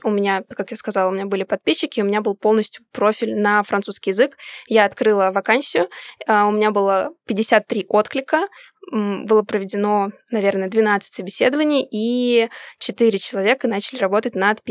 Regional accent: Russia; Да, я вернулась вот к нему в Москву.

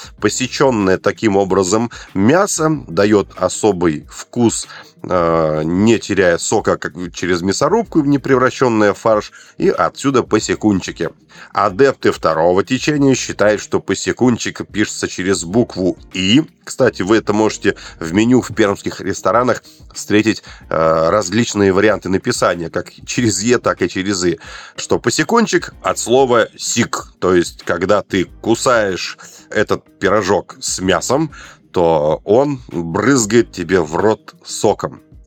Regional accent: Perm Krai, Russia; Я думаю, каждый пермяк умеет готовить посекунчики.

